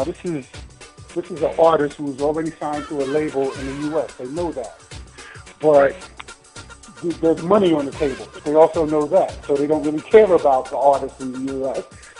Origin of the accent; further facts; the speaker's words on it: New Jersey, United States; Because, you know, I'm from Jersey, so I know a little something about club music and house music